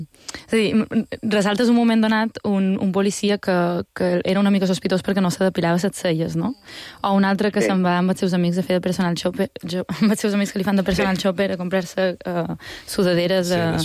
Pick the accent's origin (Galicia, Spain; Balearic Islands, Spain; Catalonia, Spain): Balearic Islands, Spain; com a mallorquina especialment, i més com a mallorquina vam discut a Barcelona